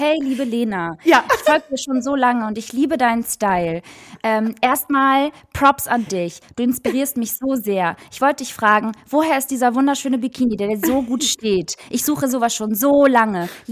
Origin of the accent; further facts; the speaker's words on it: Albania; now in Germany; Ich bin Albanerin, also Ausländerin.